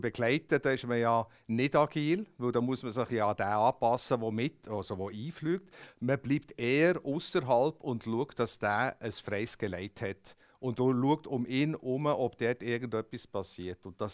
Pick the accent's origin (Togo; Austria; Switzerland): Switzerland; Das sind so Sachen, die ich jetzt als Schweizer würde wichtig finden und anschauen.